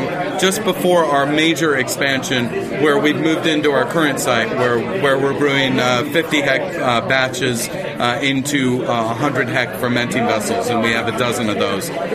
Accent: Oregon, United States; I am. I'm from Oregon.

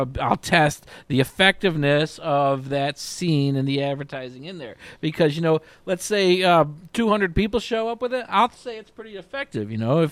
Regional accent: Utica, New York, United States; growing up in Utica, New York, I'm not scared of a fucking thing.

